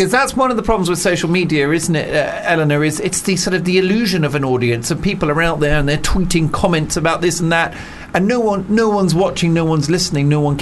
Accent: United Kingdom; As a Brit now, I'm feeling very self-flagellating.

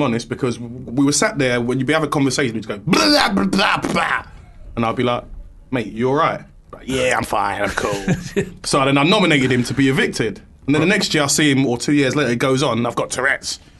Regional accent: Nigeria; Yeah, you can tell I'm Nigerian.

